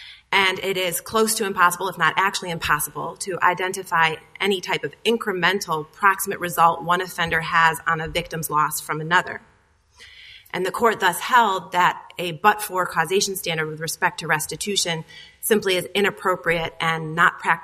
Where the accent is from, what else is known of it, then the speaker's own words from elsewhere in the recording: Roanoke, Virginia, United States; Yes, Your Honor, I'm from Roanoke.